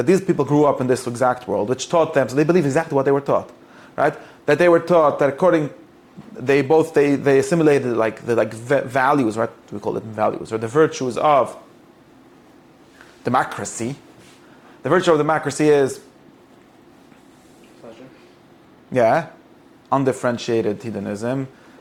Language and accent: English; Lakewood, New Jersey, United States; the problem is that growing up in Lakewood doesn't help enough.